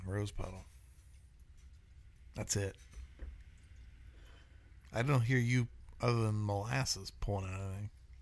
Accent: the South, United States; accent: Southern; I'm from the South. I talk with an accent.

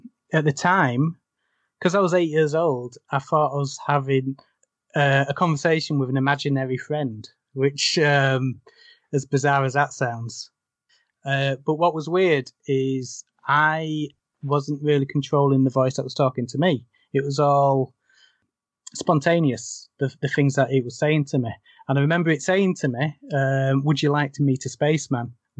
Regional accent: Morrens, Yorkshire and the Humber, United Kingdom; I grew up in South Yorkshire in a little village called Morrens. Totally isolated little village in the middle of nowhere.

